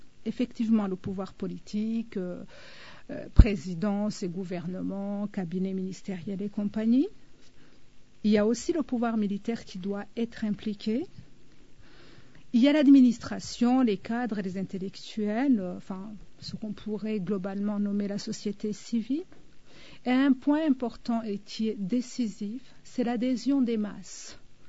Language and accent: French; Rwanda; Excusez-moi, je suis rwandaise, le mot colline vient très facilement dans mon esprit.